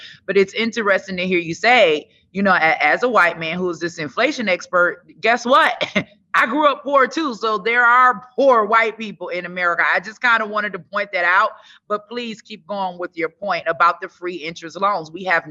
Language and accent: English; Buffalo, New York, United States; I am originally from Buffalo, New York.